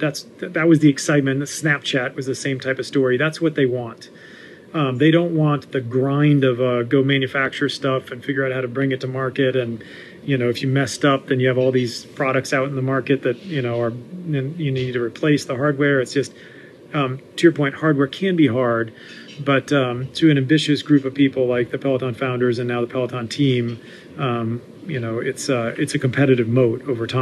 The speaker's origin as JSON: {"language": "English", "region": "Florida", "country": "United States", "tie": "born or raised there", "said": "I grew up in the Florida Keys and went to a public high school where 90 kids graduated, and I think maybe 10 of them went to college."}